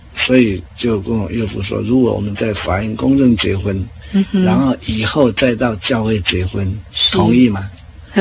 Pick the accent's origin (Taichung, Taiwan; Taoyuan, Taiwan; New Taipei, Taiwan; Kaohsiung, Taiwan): Taoyuan, Taiwan; 最后想到我，因为我是桃园人